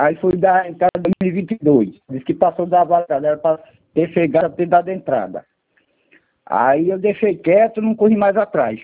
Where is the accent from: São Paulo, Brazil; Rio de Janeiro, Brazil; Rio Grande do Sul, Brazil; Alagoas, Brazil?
Alagoas, Brazil; que sou de aqui de Alagoas, né?